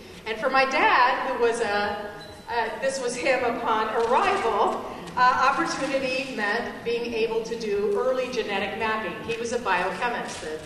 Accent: Kansas, United States; As a child, I grew up mostly in Kansas.

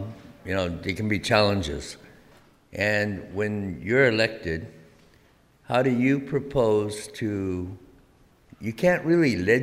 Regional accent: Parlier, California, United States; I grew up in Parlier, and a quick way to get in a fight is to talk about somebody's mama or talk about somebody's sister, you know

